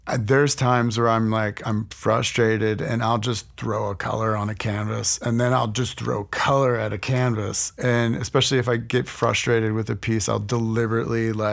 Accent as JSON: {"language": "English", "town": "Altoona", "region": "Pennsylvania", "country": "United States", "tie": "born or raised there", "lives_now": "Pittsburgh, United States", "said": "I grew up in Altoona, Pennsylvania."}